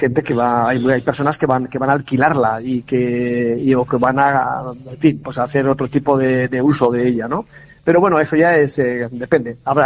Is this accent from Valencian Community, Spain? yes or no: no; Mungia, Basque Country, Spain; De Munguía.